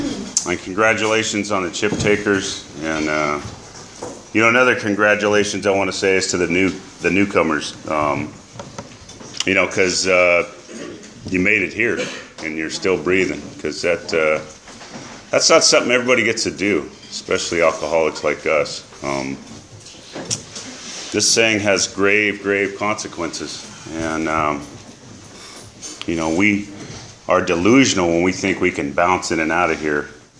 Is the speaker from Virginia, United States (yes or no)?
no; Grover City, California, United States; So, you know, growing up in Grover City, my mom married a man from Guadalupe. And so I grew up with, you know, kegs and mariachis and, you know, all my stepbrothers were Chicanos